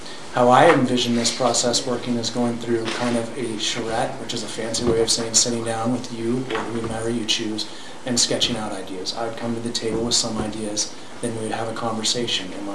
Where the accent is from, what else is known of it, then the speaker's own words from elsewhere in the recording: Bend, Oregon, United States; also born or lived in Eugene / Denver; One other thing that I do think is important is I'm from Bend. I was born and raised here. I ended up going to school in Eugene and then to Denver.